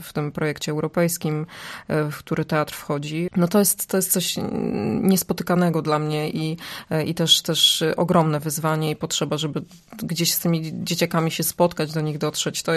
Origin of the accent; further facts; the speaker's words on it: Bydgoszcz, Kuyavian-Pomeranian Voivodeship, Poland; now in Opole, Poland; My obydwoje pochodzimy z dalekich stron. Ja jestem z Bydgoszczy, mój mąż jest z Wałcza